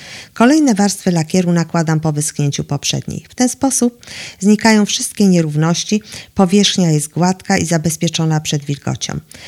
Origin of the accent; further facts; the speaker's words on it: Bydgoszcz, Kuyavian-Pomeranian Voivodeship, Poland; Jestem rodowitą bydgoszczanką.